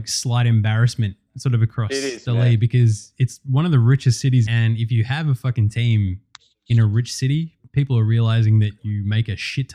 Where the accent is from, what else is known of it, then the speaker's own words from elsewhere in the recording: Australia; it's going to be wicked fun as an Australian.